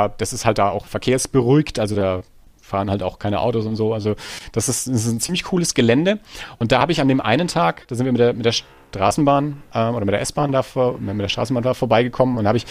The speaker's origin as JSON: {"language": "German", "town": "Erlangen", "region": "Bavaria", "country": "Germany", "said": "Das heißt, wir sind beide aus Erlangen, München ist nicht so weit weg"}